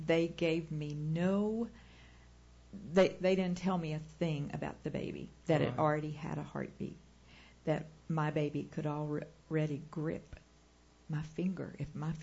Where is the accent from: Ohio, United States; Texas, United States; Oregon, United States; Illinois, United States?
Illinois, United States; I was born and raised in Illinois, and it was not legal in Illinois yet.